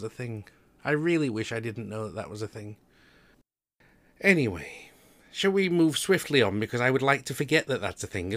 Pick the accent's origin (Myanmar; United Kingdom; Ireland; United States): United Kingdom; We're quite fortunate as British people to have the NHS